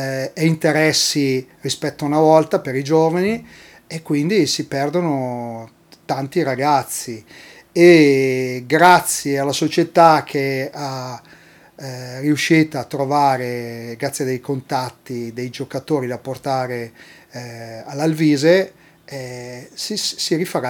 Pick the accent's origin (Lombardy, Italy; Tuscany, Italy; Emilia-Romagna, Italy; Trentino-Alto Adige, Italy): Lombardy, Italy; Milan; Io da milanese, tifoso dell'Alleghe